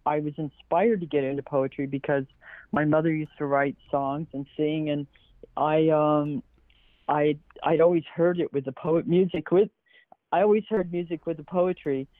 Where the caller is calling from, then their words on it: Tulsa, Oklahoma, United States; I'm coming to you from, I'm coming to you from Tulsa, but I'm also coming from the Muscogee Creek Nation Reservation, which Tulsa is part of, and right, I'm a member of the Muscogee Creek Nation.